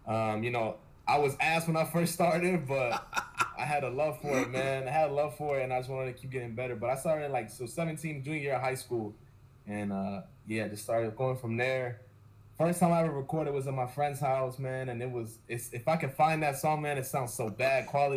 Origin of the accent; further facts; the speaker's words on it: Rogers Park, Illinois, United States; I'm from Rogers Park, Illinois, and I've been doing music since like 2014